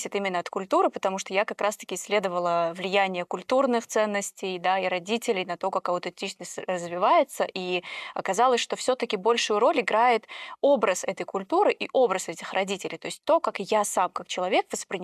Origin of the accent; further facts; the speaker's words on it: Uzbekistan; Дело в том, что я из традиционной культуры, я из Узбекистана